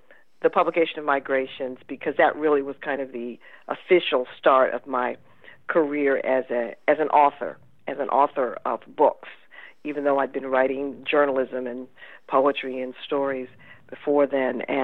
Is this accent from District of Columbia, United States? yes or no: yes; Washington, District of Columbia, United States; Well, I was born here in Washington, and I grew up in a home where I think my parents consciously and unconsciously conspired to make me a writer